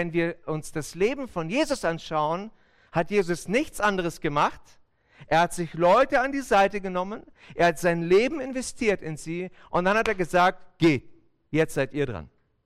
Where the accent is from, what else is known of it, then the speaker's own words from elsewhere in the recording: Hanover, Lower Saxony, Germany; moved away; Und wir sind seit 2014 im Schwabenländle, wir kommen eigentlich aus Hannover.